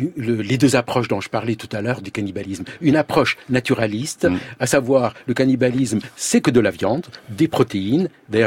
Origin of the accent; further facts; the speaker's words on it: Switzerland; un Suisse, disons, puisque je viens de Suisse